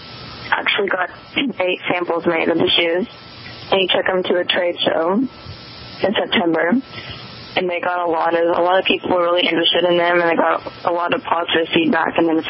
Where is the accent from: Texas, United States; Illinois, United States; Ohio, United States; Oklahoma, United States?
Texas, United States; Galveston; born there; Well, I was 8 years old, and I was born on Galveston Island in Texas, and I loved to draw and to fish and to play at the beach